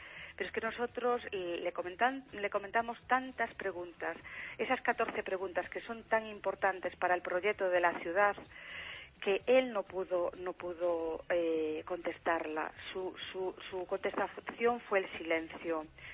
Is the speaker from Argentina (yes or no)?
no; Ribeira, Galicia, Spain; estuve fuera de Ourense en Santosía de Ribeira, en lo que es también mi ciudad natal